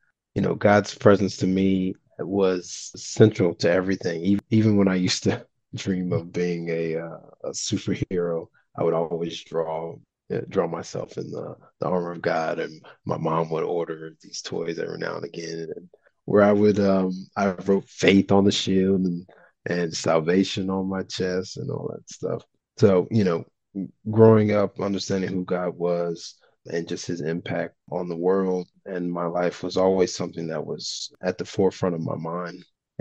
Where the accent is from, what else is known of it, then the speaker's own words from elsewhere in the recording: Texas, United States; So I started off growing up in Texas.